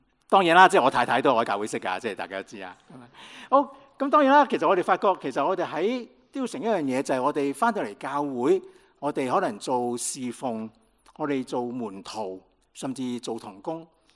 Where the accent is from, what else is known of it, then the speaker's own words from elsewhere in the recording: China; 我们中国人叫做先入门就为什么？为大嘛